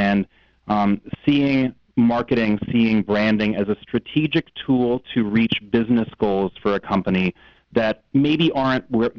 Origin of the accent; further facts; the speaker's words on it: Darien, Connecticut, United States; moved away as an adult; now in Los Angeles, United States; I'm originally from Connecticut, a small town called Darien there, which is maybe an hour outside of New York. I moved out to Southern California for university in 1999